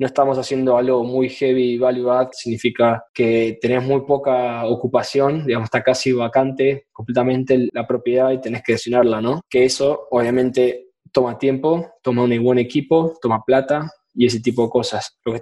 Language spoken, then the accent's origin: Spanish; Argentina; now in United States; Lugares como yo vengo, como Argentina, eso existe hace un millón de años. Pero acá en Estados Unidos lo empezaron a hacer ahora